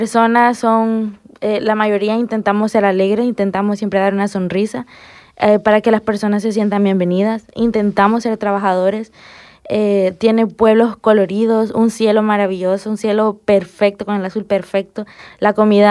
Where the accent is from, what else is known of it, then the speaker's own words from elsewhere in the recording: San Salvador, El Salvador; now in Spain; soy de El Salvador, de la capital de San Salvador, Tengo 21 años y pues me tocó venirme para acá, para España